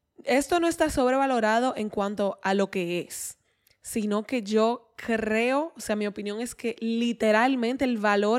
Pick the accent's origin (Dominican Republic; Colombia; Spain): Dominican Republic; nosotros los dominicanos se nos va la chaveta con la vaina de los acentos.